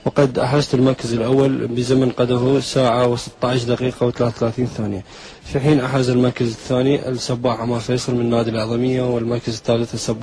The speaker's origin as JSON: {"language": "Arabic", "country": "Iraq", "said": "يعني احنا مثلا مسبح واحد عندنا بالعراق نمتلكه"}